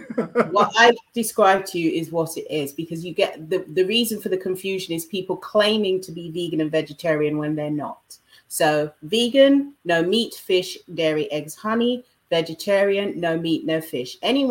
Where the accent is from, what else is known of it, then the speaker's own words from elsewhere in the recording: London, United Kingdom; also born or lived in Jamaica; My parents are from Jamaica. They emigrated to the UK in the 50s and 60s, and I was born in London, and I've lived here ever since. I have lived in Jamaica from age 5 until I was 10.